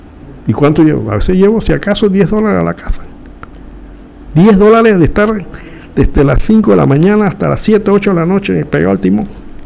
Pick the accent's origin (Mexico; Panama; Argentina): Panama; a mí me da dolor como ciudadano panameño conversar con los taxistas serios